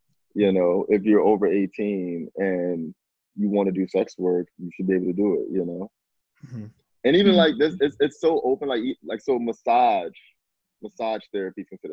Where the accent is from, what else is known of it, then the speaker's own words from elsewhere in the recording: New Orleans, Louisiana, United States; I grew up in Abigail Projects. I saw it all the time. Like I went to high school with girls who did sex work, who were dancers, you know, and like growing up in New Orleans in the '90s